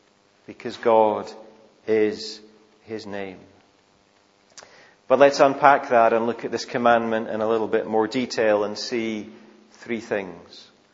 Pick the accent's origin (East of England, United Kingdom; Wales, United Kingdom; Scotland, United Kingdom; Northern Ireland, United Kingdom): Scotland, United Kingdom; And if you know names, then that tells you I'm likely from the Highlands, and particularly the islands of Scotland, because that's where … tend to come from.